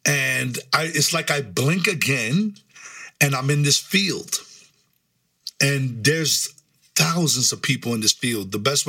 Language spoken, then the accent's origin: English; New York City, New York, United States; I'm like, I'm from the Bronx.